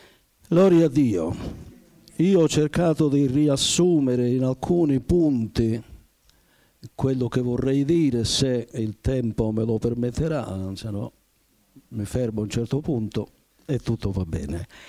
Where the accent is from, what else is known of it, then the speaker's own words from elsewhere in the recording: Barrafranca, Sicily, Italy; born there; Sono nato a Barrafranca, nella provincia di Enna, il 21 luglio del 1936